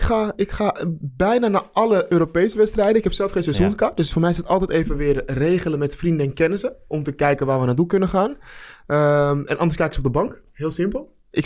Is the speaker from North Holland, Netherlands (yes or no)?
yes; Amsterdam, North Holland, Netherlands; En ik ben Amsterdammer.